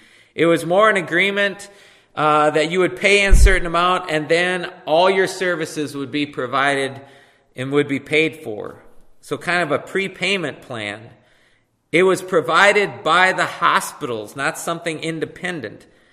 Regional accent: Minnesota, United States; I was researching a school down in Rochester, Minnesota, and I'm from Minnesota

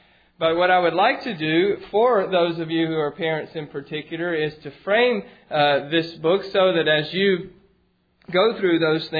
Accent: Mississippi, United States; But when I was raised in Mississippi, there was this phrase that people used about educated people who didn't know anything.

